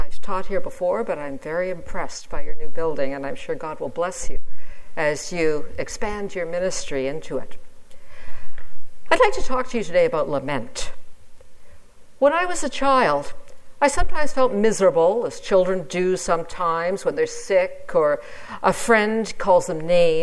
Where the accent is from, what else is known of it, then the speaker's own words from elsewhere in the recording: England, United Kingdom; born there; I was born in England.